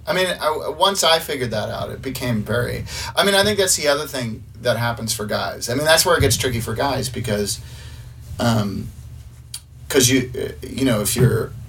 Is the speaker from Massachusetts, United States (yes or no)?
yes; Sherborn, Massachusetts, United States; In a small town called Sherburne.